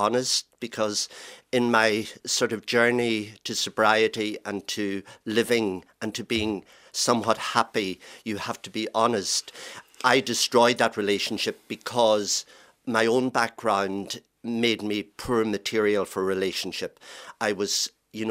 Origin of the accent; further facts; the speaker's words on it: Ulster, Ireland; I grew up in Donegal, a rural area.